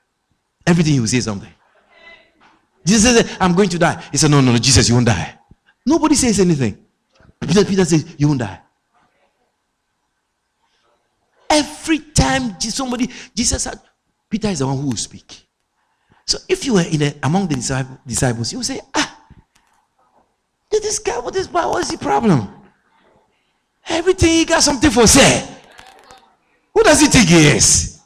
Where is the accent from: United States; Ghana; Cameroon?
Ghana; Now, even me as a Ghanaian, and Ghanaians in general, I mean, Lighthouse came from Ghana, even as Ghanaians in general, we struggle with Bishop.